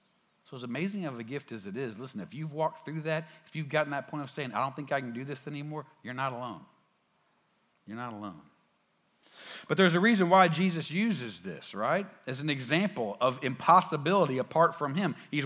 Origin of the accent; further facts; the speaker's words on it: Little Rock, Arkansas, United States; I grew up here in the South. I grew up here in Little Rock, Arkansas. I grew up going to church my whole life.